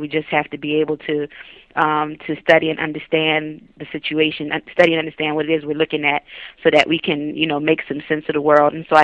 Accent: Philadelphia, Pennsylvania, United States; And because of my upbringing, my parents, I was raised in Philadelphia primarily.

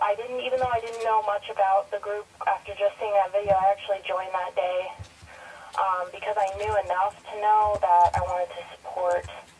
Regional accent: Lancaster, Pennsylvania, United States; I am from Lancaster City, which is like an hour and a half from Philly, and the movement's strong there.

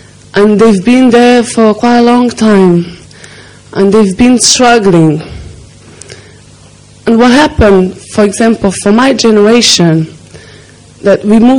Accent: Portugal; also born or lived in Mozambique; I lived in Portugal. I grew up in Portugal. I live also in Mozambique. So I know both realities.

